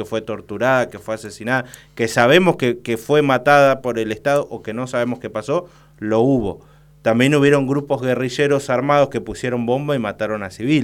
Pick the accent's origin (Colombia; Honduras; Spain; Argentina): Argentina; Río Grande, Tierra del Fuego; yo tengo 36 años, hice la escuela secundaria acá en Río Grande, de Polivalente, acá a 3 cuadras de donde estamos.